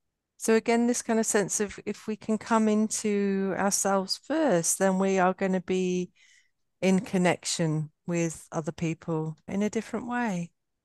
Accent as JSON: {"language": "English", "town": "Derby", "region": "East Midlands", "country": "United Kingdom", "said": "Derby originally."}